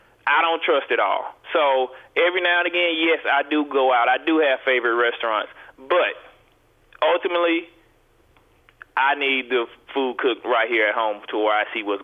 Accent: Mobile, Alabama, United States; With me, you know, I'm country guy. I'm from Mobile, Alabama.

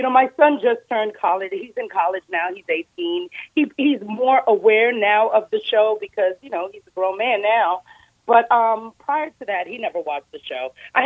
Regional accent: New York City, New York, United States; born there; But yes, I was born in Manhattan, in New York.

